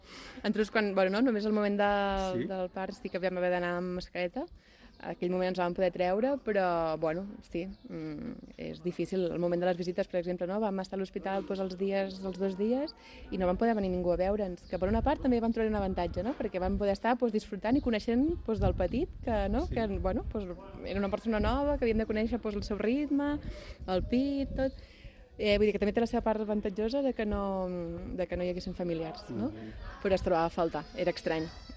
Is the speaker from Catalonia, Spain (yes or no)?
yes; Vilafranca, Catalonia, Spain; Ens queda molt a prop, som de Vilafranca, sí, sí.